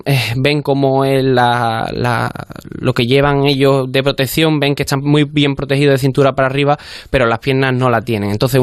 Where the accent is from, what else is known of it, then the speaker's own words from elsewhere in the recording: Sanlúcar de Barrameda, Andalusia, Spain; yo soy saluqueño, amante de mi tierra y de la historia